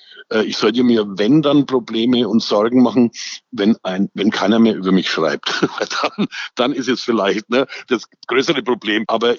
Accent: Nuremberg, Bavaria, Germany; ich komme aus der Nürnberger Südstadt, da leben roundabout 130 verschiedene Nationen.

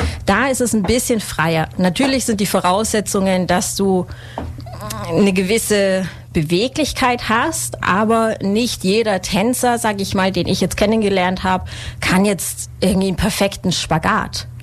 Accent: Memmingen, Bavaria, Germany; Also ich bin gebürtige Memmingerin, komme gar nicht so, also ist gar nicht so weit weg von hier.

